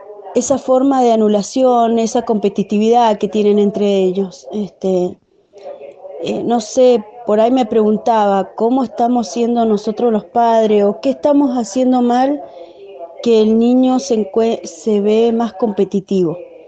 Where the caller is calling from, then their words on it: General Alvear, Mendoza, Argentina; de General Alvear, Mendoza.